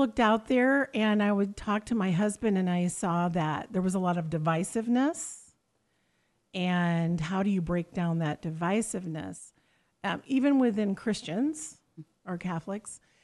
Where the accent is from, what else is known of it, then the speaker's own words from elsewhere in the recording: Salix, United States; So I was born in this area. I was born in Salix. Went to school at St. Joe in Salix.